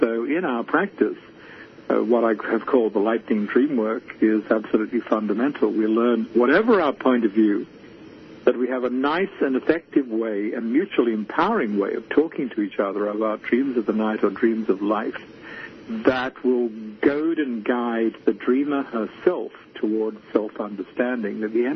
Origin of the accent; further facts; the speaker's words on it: Australia; I grew up in Australia